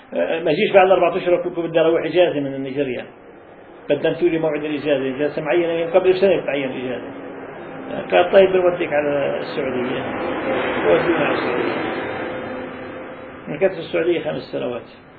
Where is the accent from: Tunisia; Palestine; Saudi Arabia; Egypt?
Palestine; عندنا في فلسطين